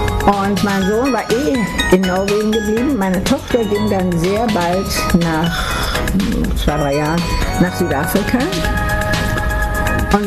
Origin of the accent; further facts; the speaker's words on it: Düsseldorf, North Rhine-Westphalia, Germany; also born or lived in Norway; Und ich komme aus dem Rheinland, aus Düsseldorf, und da regnet es ja recht häufig.